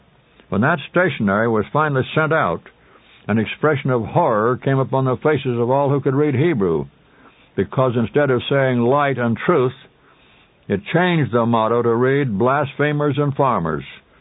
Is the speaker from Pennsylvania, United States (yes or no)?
no; Colorado, United States; When I went back to my hometown where I grew up in Colorado, walked down the street, I saw the old barber shop.